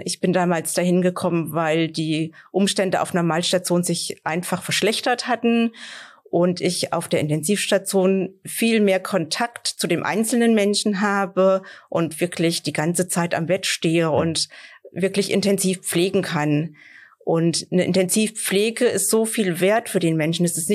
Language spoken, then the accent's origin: German; Lütter, Hesse, Germany; born or raised there; also born or lived in Fulda